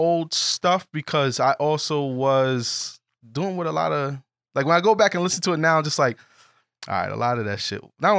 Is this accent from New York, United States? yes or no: yes; Bronx, New York, United States; Like Jay, we're both from the Bronx.